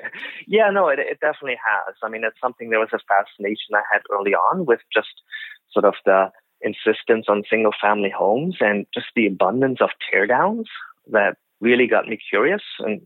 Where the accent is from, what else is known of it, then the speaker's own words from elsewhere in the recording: Germany; now in Canada; I mean, I grew up in Germany. I've basically cycled all my life to get to places for transportation.